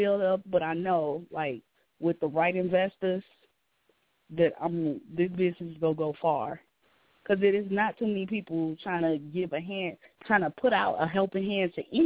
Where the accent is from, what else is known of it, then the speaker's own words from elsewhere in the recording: Indiana, United States; okay, I'm from Indiana, and I support Indiana and Illinois.